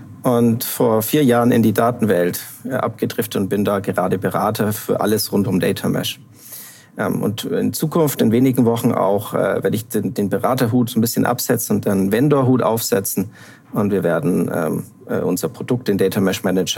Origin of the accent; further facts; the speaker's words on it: Bavaria, Germany; Ich komme aus Mittelfranken, habe dann in Oberfranken studiert und bin jetzt mit Frau und Familie in Unterfranken.